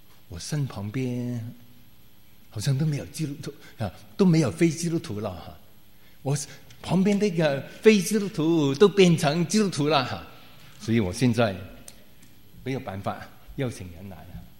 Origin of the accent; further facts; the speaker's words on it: China; 只是我晓得他是中国人，他也晓得我是中国人